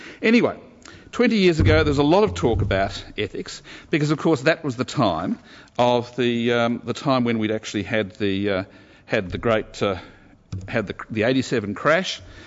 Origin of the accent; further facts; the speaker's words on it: Queensland, Australia; born there; although I was born in Queensland, at that point I had absolutely no intention of going back.